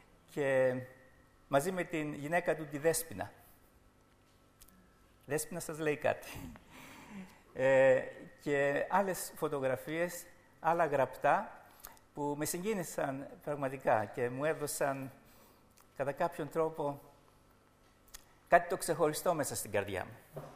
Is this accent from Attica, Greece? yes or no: no; Neapoli, Central Macedonia, Greece; now in Sweden; εκεί μένω 50-51 ολόκληρα χρόνια. Αλλά μην μου πείτε ότι είμαι Σουηδός, είμαι Έλληνας, είμαι Θεσσαλονικιός, είμαι Νεαπολίτης. Οι Σουηδοί με λένε Έλληνα, οι πατριώτες μου εδώ με λένε Σουηδό. Αλλά ευτυχώς που εγώ είμαι χριστιανός